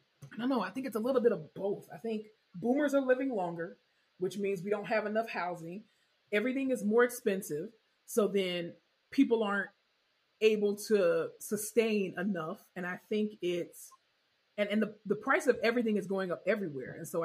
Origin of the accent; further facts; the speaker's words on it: Florida, United States; I think because I am from South Florida, and in South Florida, there is always a group of what I call asylum seekers